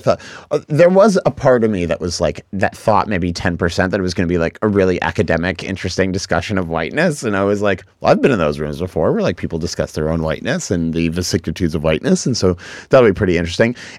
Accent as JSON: {"language": "English", "town": "Boston", "region": "Massachusetts", "country": "United States", "tie": "born or raised there", "lives_now": "Los Angeles, United States", "said": "And I also think that growing up in Boston, I, you know, benefited a lot from that."}